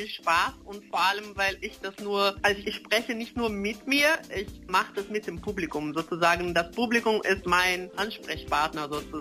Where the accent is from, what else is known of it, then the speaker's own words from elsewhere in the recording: Brazil; German is a second language; weil ich bin kein Englisch-Muttersprachlerin und ich komme aus Brasilien eigentlich